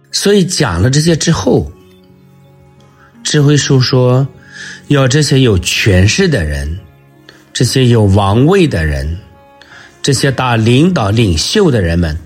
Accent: China; 其实就是我们中国人说的敬天爱人

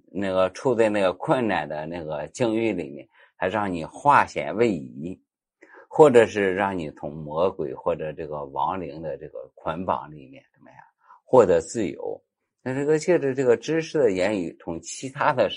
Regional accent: China; 我们中国人是比较容易算卦的

